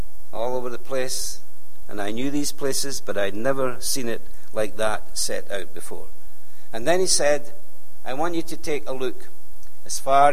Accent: Edinburgh, Scotland, United Kingdom; Now remember, I came from Edinburgh. I knew the city.

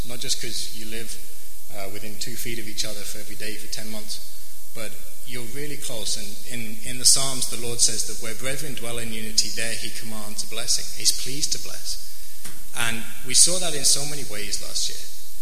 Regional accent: England, United Kingdom; You got me. I'm from England.

